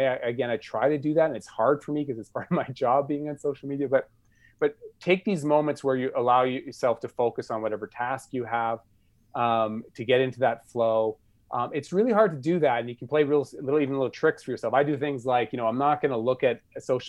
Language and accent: English; United States; So I was originally born in the United States. I grew up in the United States.